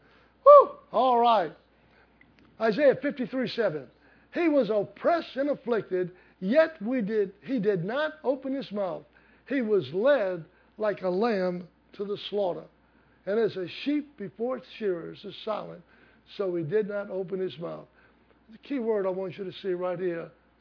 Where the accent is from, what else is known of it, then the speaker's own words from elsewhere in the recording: New Orleans, Louisiana, United States; I'm just nobody from the Ninth Ward in New Orleans.